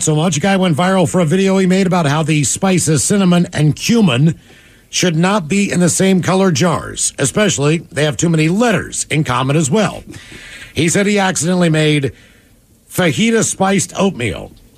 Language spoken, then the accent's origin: English; West Virginia, United States; I'm from West Virginia. We don't have Mexicans where I lived.